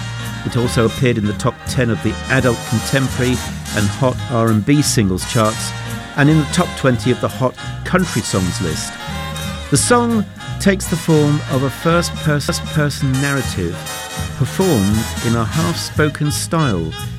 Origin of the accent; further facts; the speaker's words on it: Warrington, North West England, United Kingdom; And I come from Warrington and I remember going to Liverpool many, many times.